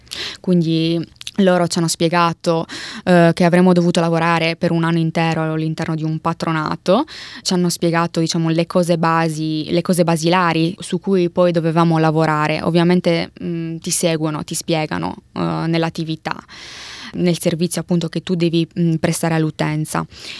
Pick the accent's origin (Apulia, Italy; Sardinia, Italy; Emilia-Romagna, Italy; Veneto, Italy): Sardinia, Italy; Cagliari; Precisamente arrivo da Cagliari.